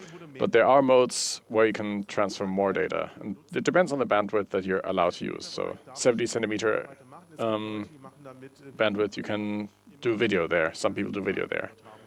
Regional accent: Berlin, Germany; As I said, I'm from Berlin.

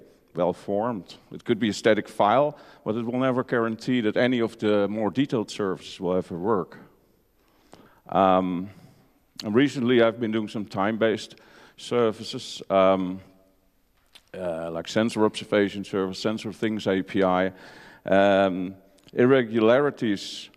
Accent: Netherlands; I'm from the Netherlands and doing various things there.

